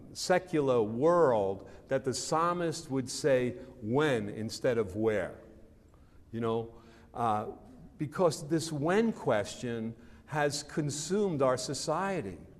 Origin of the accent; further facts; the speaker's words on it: Brooklyn, New York, United States; now in West Virginia, United States; Now, it wasn't that way when I grew up in Brooklyn. In fact, when I moved to West Virginia